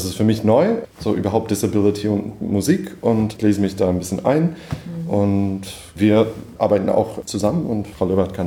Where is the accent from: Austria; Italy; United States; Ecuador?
United States; now in Berlin, Germany; ich wohne in Berlin, ich komme aus den USA, bin Ende 30